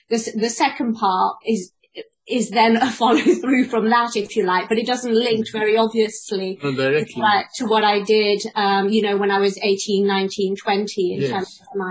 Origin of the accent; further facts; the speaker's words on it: France; I am actually French. And, you know, I grew up in France and went to primary school in France. And, but my father's French, and I have French siblings, and my mother, who was his second wife, is British